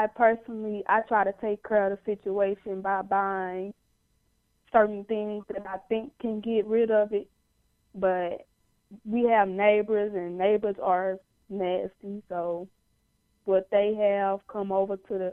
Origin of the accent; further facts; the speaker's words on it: East St. Louis, Illinois, United States; because I was born and raised in East St. Louis, and I'm still here, obviously.